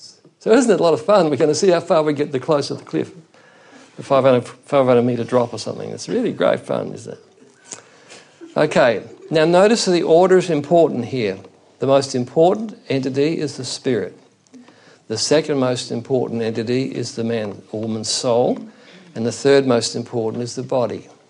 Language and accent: English; Australia; So if we keep doing this, we would cease to be as an Australian people and someone else would be here.